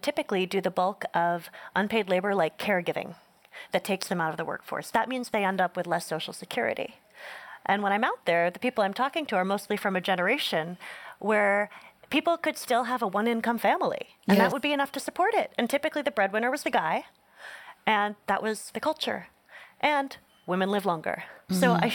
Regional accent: Northeast, United States; I grew up in the Northeast, so not an RV-heavy culture.

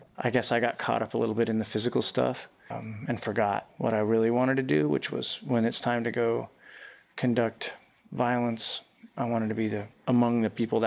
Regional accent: Utah, United States; I grew up in Utah. I was scared of the water.

